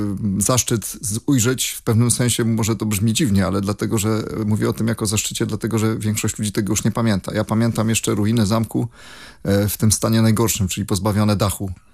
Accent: Gniew, Pomeranian Voivodeship, Poland; also born or lived in Tczew; Myślę, że zdeterminowało mnie miejsce urodzenia. Jestem urodzonym gniewianinem. Co prawda urodziłem się w Tczewie

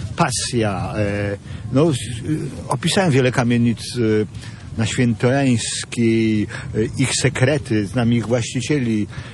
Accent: Gdynia, Pomeranian Voivodeship, Poland; jestem skaleczony Gdynią. Urodziłem się w Gdyni, w domu w kaszubskiej chacie Kurów na Abrahama 13

